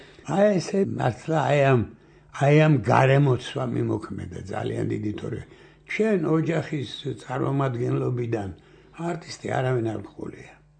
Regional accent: Tbilisi, Georgia; ვერელი ვარ, ვერელი.

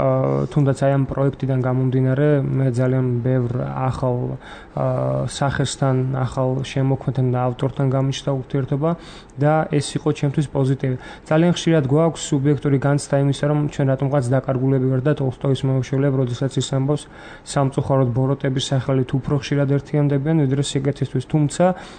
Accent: Samegrelo-Zemo Svaneti, Georgia; მე განკურნებული მეგრელი ვარ

